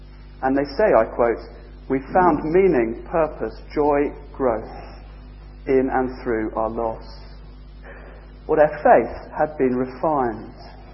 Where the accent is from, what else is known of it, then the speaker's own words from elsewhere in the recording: United Kingdom; We're British, most of us, so talking about feelings and emotions is difficult for us.